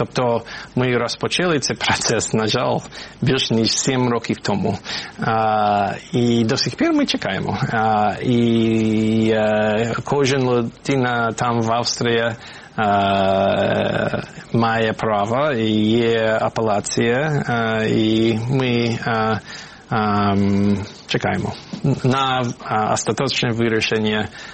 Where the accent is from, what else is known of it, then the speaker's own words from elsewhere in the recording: United States; Ukrainian is a second language; ми, американці, Сполучені Штати Америки